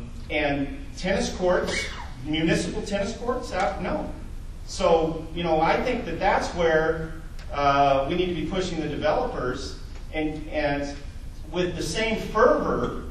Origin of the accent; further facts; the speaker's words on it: Houston, Texas, United States; I'm from Houston, and biggest sprawl place in the world. Okay, I lived an hour from downtown.